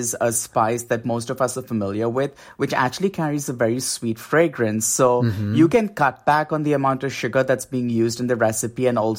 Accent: India; jaggery, which is something that I grew up in India eating.

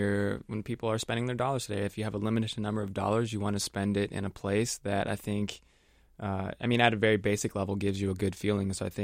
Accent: Irvine, California, United States; I grew up in Southern California, Irvine, California, which is kind of, I thought what maybe is a kind of a famous suburb

